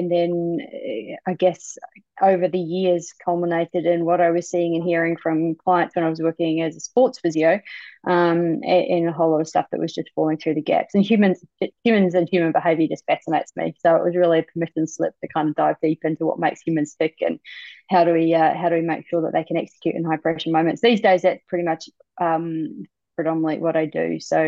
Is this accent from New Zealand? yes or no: yes; New Zealand; now in Australia; So I'm a Kiwi, so a New Zealander, for those of you who aren't familiar with what a Kiwi is. But I live in Australia, so I've been living in Australia for 20 years.